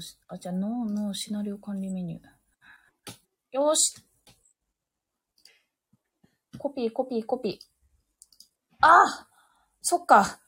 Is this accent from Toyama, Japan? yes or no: no; Okayama, Japan; 岡山出身なので